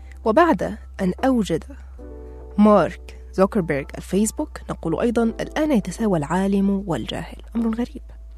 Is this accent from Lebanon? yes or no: no; Egypt; ودي فعلا حاجة صح علينا احنا كمصريين عموما يعني.